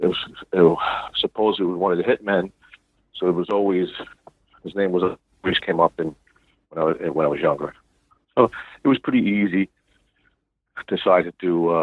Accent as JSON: {"language": "English", "town": "Brooklyn", "region": "New York", "country": "United States", "tie": "born or raised there", "said": "Well, I was born in South Brooklyn. Grew up"}